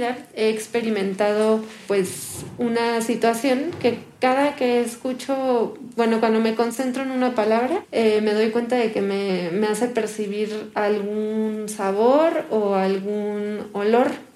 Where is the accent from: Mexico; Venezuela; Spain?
Mexico; born or raised there; also born or lived in Berlin, Germany